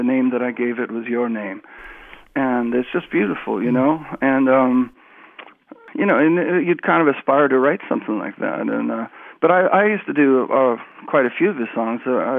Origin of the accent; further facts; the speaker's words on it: St. Catharines, Ontario, Canada; he was actually from St. David's, Ontario, which is just down the road from where I grew up in St. Catharines.